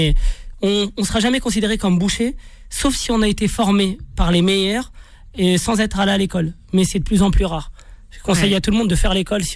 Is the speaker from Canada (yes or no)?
no; France; On est né en France. On a grandi en France.